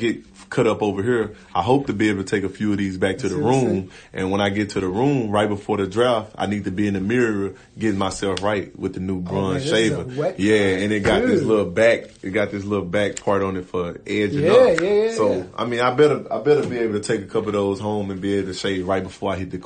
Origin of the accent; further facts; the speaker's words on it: Louisiana, United States; Louisiana.